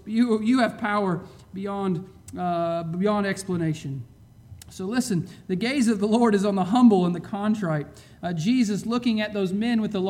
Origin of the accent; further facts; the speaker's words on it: Alaska, United States; I think about growing up in Alaska and all the big mountains that I saw